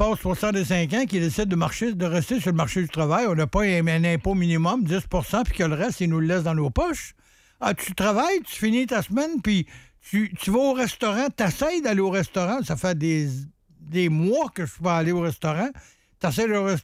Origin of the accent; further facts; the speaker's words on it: Quebec, Canada; on est des Québécois, puis on se fie que la poutine puis Creton, ça va nous sauver la vie.